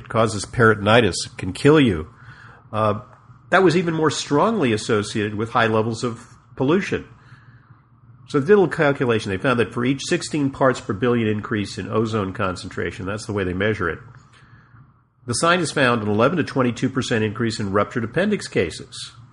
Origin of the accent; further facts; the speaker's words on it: Los Angeles, California, United States; now in New York, United States; Funny, I grew up in Los Angeles, now live in New York, two of the most polluted places on earth.